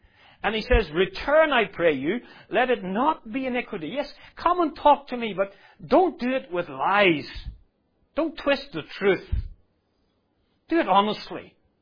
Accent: United Kingdom; now in Singapore; I come from the United Kingdom. Who was it who brought the gospel here?

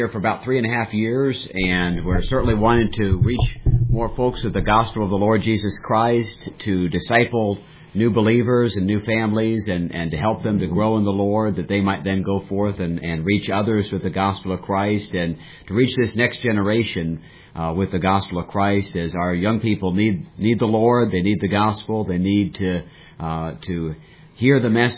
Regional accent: Maryland, United States; And I grew up in the Maryland area, and of course, God burdened my heart about the New England region

